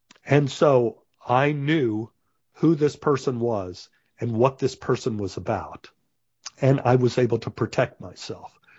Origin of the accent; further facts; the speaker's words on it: Dallas, Texas, United States; It's like when I grew up in Oak Cliff, which is like 30 miles outside of Dallas, there were a lot of bullies in my neighborhood.